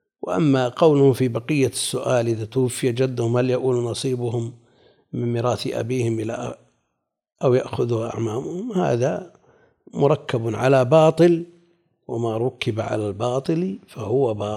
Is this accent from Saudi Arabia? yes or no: yes; Najd, Saudi Arabia; هذا هو الموجود والمتعارف عليه عندنا في نجد، هذا هو المعروف عندنا